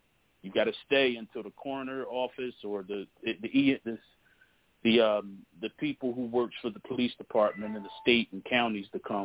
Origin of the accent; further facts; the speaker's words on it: Philadelphia, Pennsylvania, United States; I'm from Philly. We trained.